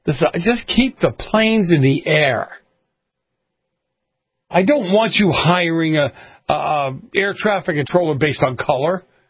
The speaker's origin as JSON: {"language": "English", "town": "Boston", "region": "Massachusetts", "country": "United States", "tie": "born or raised there", "said": "So I don't know where Pete grew up. I grew up in Boston."}